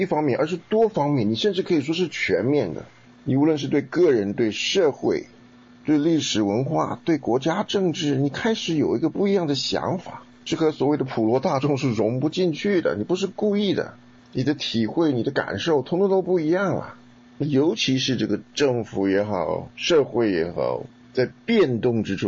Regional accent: Taiwan; now in United States; 我们就说从台湾来的像我们这样的基督徒的话呢，啊，在美国的数目不少

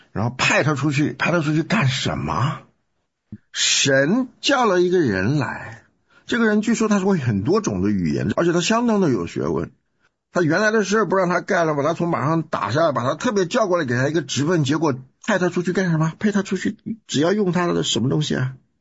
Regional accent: Taiwan; 但像我从台湾来，我真的我第一次听到

